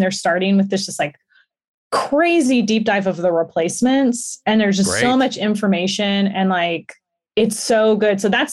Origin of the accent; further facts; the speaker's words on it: Los Angeles, California, United States; I love history and I grew up in Los Angeles. So it's like, it's my history.